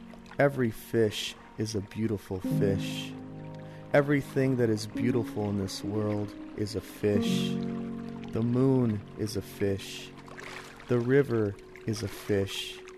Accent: Trenton, Michigan, United States; I'm a writer from Trenton, Michigan, a town with a river running through it.

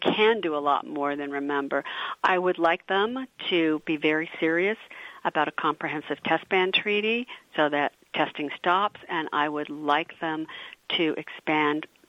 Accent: Salt Lake City, Utah, United States; I grew up in Salt Lake City

